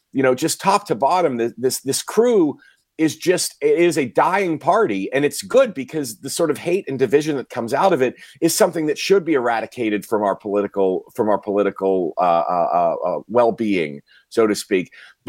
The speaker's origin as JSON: {"language": "English", "region": "Wisconsin", "country": "United States", "said": "And I'm from Dane County"}